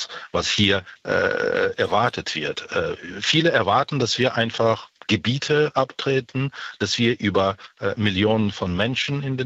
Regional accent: Ukraine; Und wir haben es als Ukrainer schon tausendmal gezeigt

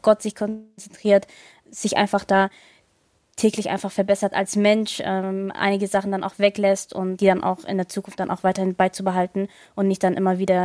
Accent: Eritrea; Ich komme ja ursprünglich aus Eritrea.

